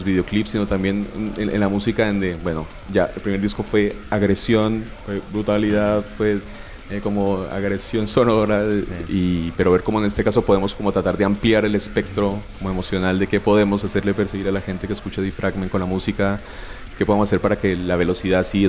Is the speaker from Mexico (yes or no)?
no; Colombia; siendo latino, siendo colombiano, siendo migrante también desde aquí